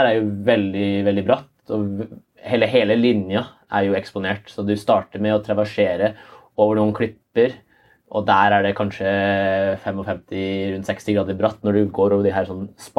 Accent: Trondheim, Trøndelag, Norway; Jeg var født i Trondheim. Jeg er jo egentlig trønder, det hører du helt klart.

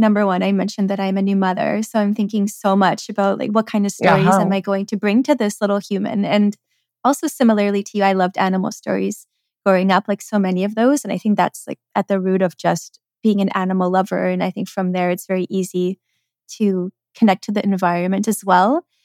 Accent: Czechia; I'm not American, actually. I'm from the Czech Republic. And the Czechs, you know, we come from this like very like dark communist past.

